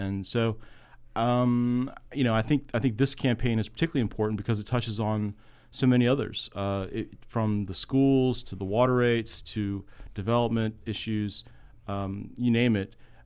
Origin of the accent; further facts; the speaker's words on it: Norfolk, Virginia, United States; also born or lived in St. Louis; I was born in St. Louis, but raised and grew up in Norfolk.